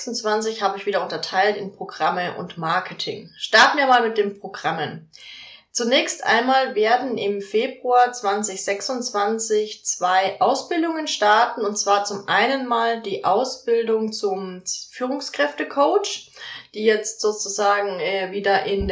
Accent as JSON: {"language": "German", "town": "Neuburg an der Donau", "region": "Bavaria", "country": "Germany", "tie": "born or raised there", "said": "es gibt vier Präsenztage in Neuburg an der Donau, in meiner Heimatstadt"}